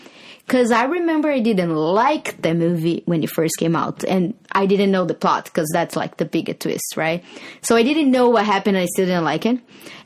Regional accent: Brazil; English is a second language; There was nothing else to watch in Brazil. Kind of fair. Like, my hometown is small.

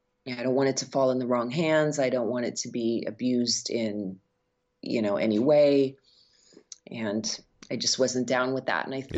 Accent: Berkeley, California, United States; I grew up near San Francisco. So, okay. Like, Berkeley, yeah. Northern California, yeah.

